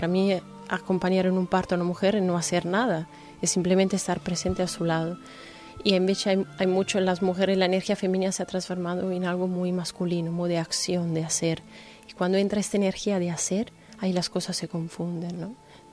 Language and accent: Spanish; Milan, Lombardy, Italy; Spanish is a second language; now in Lanzarote, Spain; Soy italiana, soy de Milano, del norte de Italia.